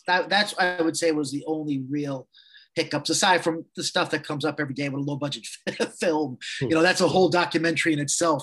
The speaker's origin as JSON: {"language": "English", "country": "United States", "said": "And I would say as an American actor, maybe they work a little too externally."}